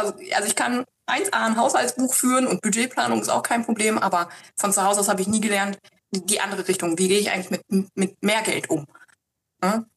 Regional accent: North Rhine-Westphalia, Germany; Ich bin 41, ich komme aus dem Sauerland

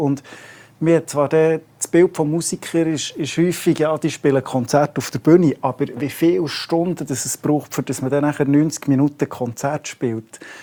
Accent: Bern, Switzerland; Gerade als Berner ist das immer wieder frustrierend.

